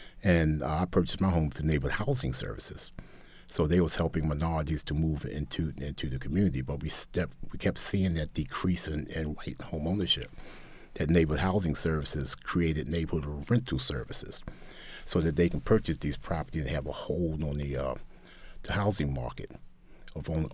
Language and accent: English; Baltimore, Maryland, United States; No, I grew up in East Baltimore.